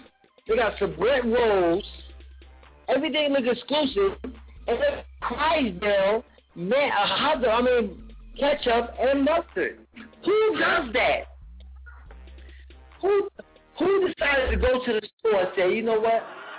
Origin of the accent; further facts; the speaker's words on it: New Jersey, United States; because y'all from New York, and the show is in New York, and I'm from New Jersey, and that's why.